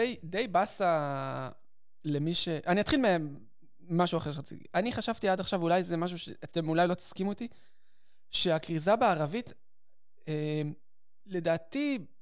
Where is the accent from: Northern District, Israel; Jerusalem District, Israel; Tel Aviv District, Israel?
Jerusalem District, Israel; Jerusalem; אני מבין מאיפה זה בא, כי אני לא בא משום מקום, כאילו באתי לו, אני גדלתי בגילו